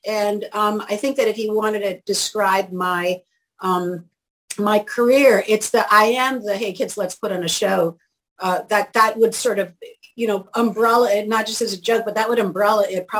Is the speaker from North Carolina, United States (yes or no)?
no; New York City, New York, United States; And I come from a musical family. I grew up in Manhattan.